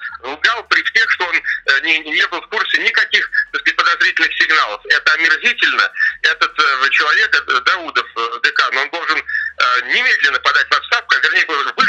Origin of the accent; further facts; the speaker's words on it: Moscow, Russia; а я москвич, и, в общем-то, очень редко бываю в Ленинграде